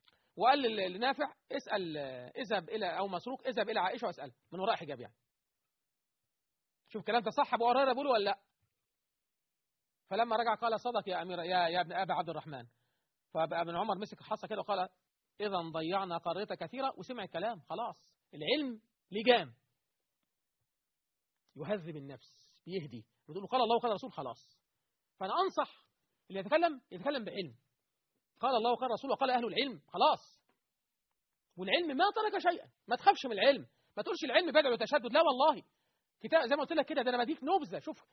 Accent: Egypt; بلدنا مصر

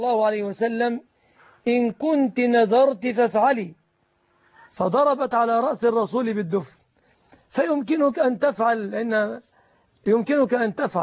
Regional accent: Egypt

